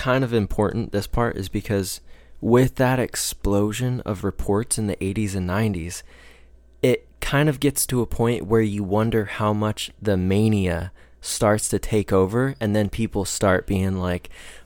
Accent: Midwest, United States; accent: Midwestern; As you can tell, people, our Midwest accents need some work.

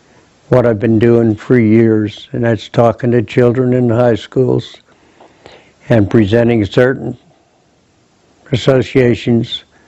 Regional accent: Union, New Jersey, United States; I'm 89 years old. I'm from Union, New Jersey.

